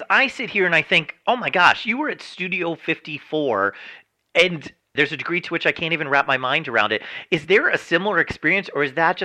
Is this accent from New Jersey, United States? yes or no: yes; New Jersey, United States; I'm from Jersey, guys.